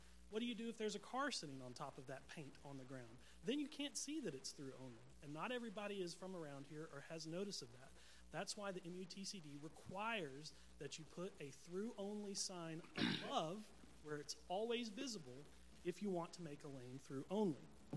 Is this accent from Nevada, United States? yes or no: no; Peachtree City, Georgia, United States; Just to give a little background on myself, I'm from Peachtree City, south of here